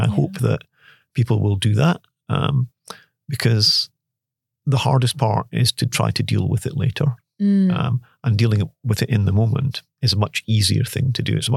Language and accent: English; Scotland, United Kingdom; I grew up in Scotland and I'm a avid Rangers supporter